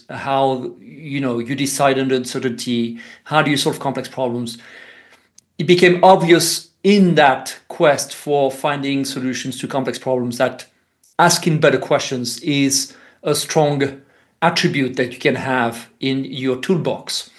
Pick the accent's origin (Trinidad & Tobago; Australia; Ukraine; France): France; moved away as an adult; now in Switzerland; First, I grew up in France and then did my graduate work in the United States.